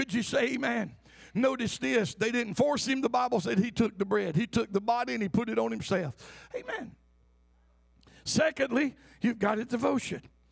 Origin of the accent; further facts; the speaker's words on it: Butte, Montana, United States; I'm from Butte. We was rednecks.